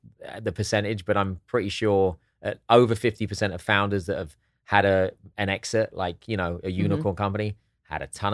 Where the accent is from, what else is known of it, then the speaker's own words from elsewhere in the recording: Hastings, South East England, United Kingdom; So my dad's from Eastbourne. Born in Eastbourne. I was born in Hastings. They're two seaside towns next door to each other.